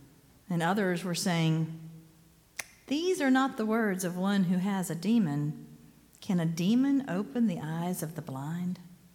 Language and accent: English; Pickens, South Carolina, United States; So I grew up here in Pickens, and I was there my entire young adult life. I was there from the age of 3 all the way till I graduated from high school and went off to college.